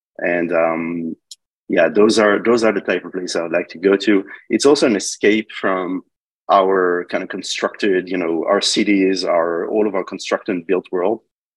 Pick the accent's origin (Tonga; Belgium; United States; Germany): Belgium; also born or lived in Israel; I'm from Israel and then I grew up in Belgium.